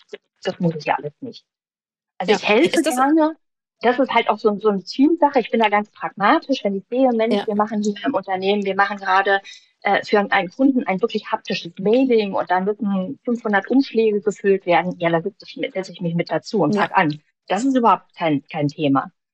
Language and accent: German; Berlin, Germany; Also ich bin eine Berliner Göre. Ich habe zwar im Ausland gelebt und studiert und auch gearbeitet, aber im Herzen bin ich eine Berliner Göre.